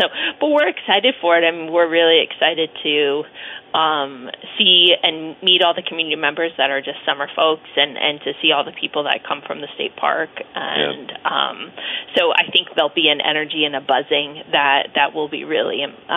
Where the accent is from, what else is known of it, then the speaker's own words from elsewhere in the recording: Morrisville, Vermont, United States; And even though growing up in Morrisville, like, I didn't know Elmore that well.